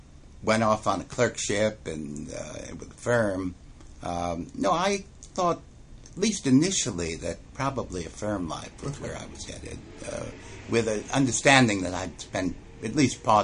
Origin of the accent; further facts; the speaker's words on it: Bronx, New York, United States; New York. Bronx, New York is where I grew up, and working class part of town.